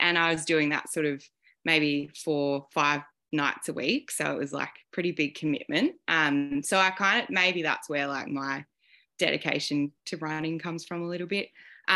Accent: Corop, Victoria, Australia; also born or lived in Rochester; I'm from near Echuca, so a little, I'm from Rochester, but living in Corop at the moment, which is where I grew up.

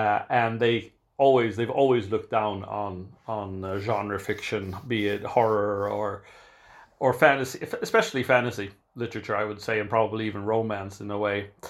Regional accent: United States; now in Sweden; I'm an American living in Scandinavia. My dad's Swedish, so I mean I have the Swedish heritage

